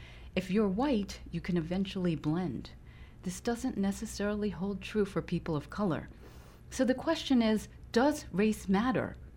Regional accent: United States; He is British and white. I am an American of Japanese ancestry.

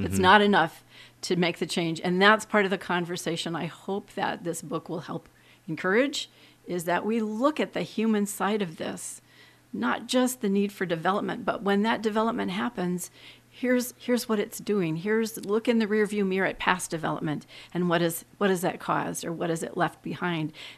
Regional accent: Ninilchik, Alaska, United States; when I was growing up in Inilchik, they drilled the first oil well.

